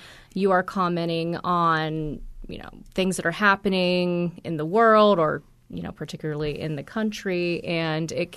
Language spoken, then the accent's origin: English; Pittsburgh, Pennsylvania, United States; I'm from the Pittsburgh area, so I kind of understand the landscape there, the demographics of people out there.